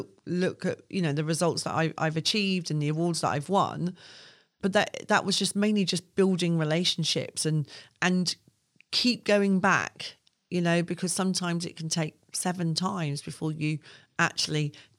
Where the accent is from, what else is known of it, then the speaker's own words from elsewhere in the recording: Isle of Wight, South East England, United Kingdom; And I think growing up on the Isle of Wight, there was a lot of Navy because of Portsmouth.